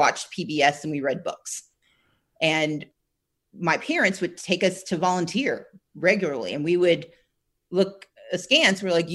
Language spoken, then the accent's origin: English; Gulfport, Mississippi, United States; also born or lived in Wisconsin; So I was born in Wisconsin, but we all grew up in Gulfport, Mississippi.